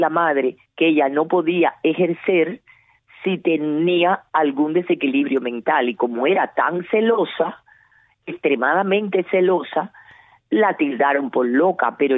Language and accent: Spanish; Cuba; Pero nosotros como cubanos dijimos